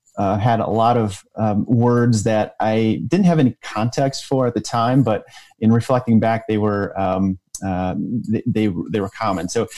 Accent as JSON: {"language": "English", "region": "Michigan", "country": "United States", "tie": "born or raised there", "said": "So I grew up in a middle-class family of five. I had two brothers. Grew up in Michigan."}